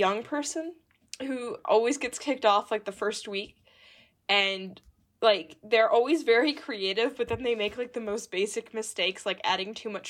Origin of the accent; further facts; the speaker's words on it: United States; Mainly because as an American, Biscuit Week fascinates me the most.